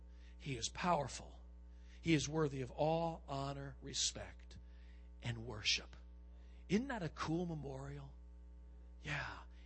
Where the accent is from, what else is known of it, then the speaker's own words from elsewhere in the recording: Staten Island, New York, United States; Growing up in Staten Island, I remember the good humor man.